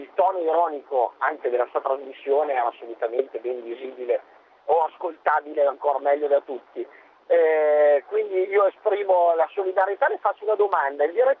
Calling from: Barberino del Mugello, Tuscany, Italy; No, a Firenze, Barberino del Mugello.

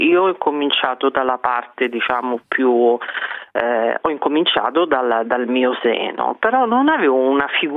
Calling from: Rome, Lazio, Italy; Sì, io sono di Roma, chiamo da Roma appunto, e ho 54 anni.

